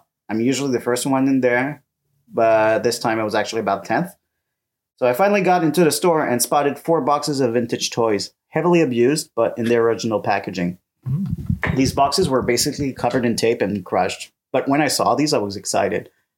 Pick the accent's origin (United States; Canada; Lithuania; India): Canada; now in France; As a Canadian living in France, I just love that euros have better value than a Canadian dollar